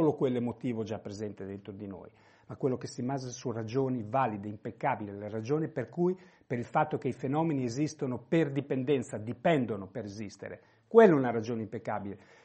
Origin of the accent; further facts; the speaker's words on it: India; Italian is a second language; io sono venuto dall'India. Vengo dall'India